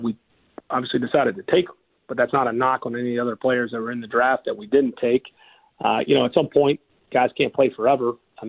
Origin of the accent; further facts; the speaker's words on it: Tennessee, United States; now in Atlanta, United States; We loved being in Nashville, and I'm from Tennessee.